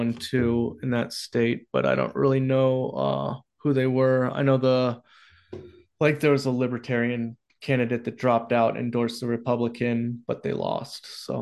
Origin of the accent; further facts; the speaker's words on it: California, United States; just because I'm from California and I'm so used to voting through the mail.